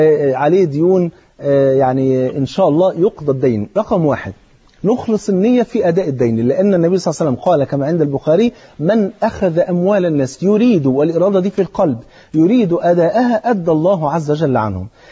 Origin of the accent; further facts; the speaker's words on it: Egypt; المثل عندنا في مصر بيقول يا بخت من بات مظلوم ولا يباتش ظالم.